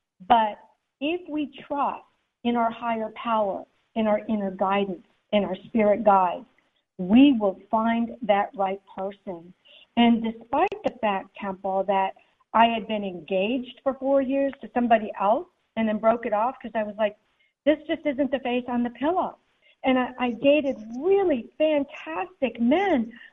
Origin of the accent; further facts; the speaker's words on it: Germany; I grew up in Germany.